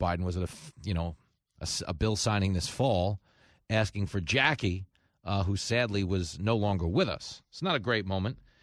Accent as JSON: {"language": "English", "region": "New York", "country": "United States", "tie": "born or raised there", "said": "Like, I grew up in New York."}